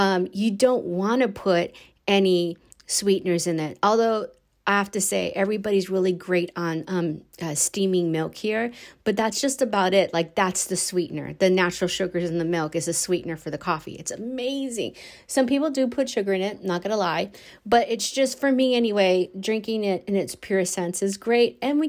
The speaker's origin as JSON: {"language": "English", "country": "United States", "said": "tasting real coffee on the heels of as being an American."}